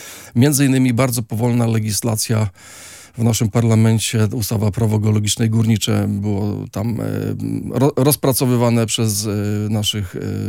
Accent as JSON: {"language": "Polish", "town": "Sopot", "region": "Pomeranian Voivodeship", "country": "Poland", "said": "Ja jestem górnikiem z Sopotu"}